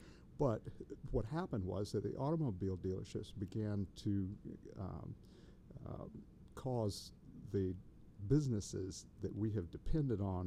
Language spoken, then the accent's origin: English; James Island, South Carolina, United States; I grew up here on James Island primarily when I was a child. We lived out there for several years in the old South Point area. So I was living on James Island in the late 60s when it was still a rural area